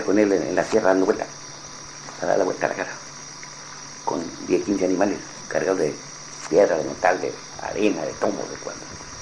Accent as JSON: {"language": "Spanish", "town": "Los Corrales", "region": "Durango", "country": "Mexico", "tie": "born there", "said": "Nací en Los Corrales, Tepehuanes, Durango, el 1 de abril de 1925."}